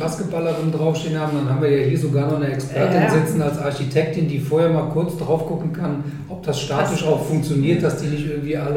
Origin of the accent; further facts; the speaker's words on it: Cologne, North Rhine-Westphalia, Germany; ich war mal Sportstudent in Köln und bin auch eine echte Kölsche Jung.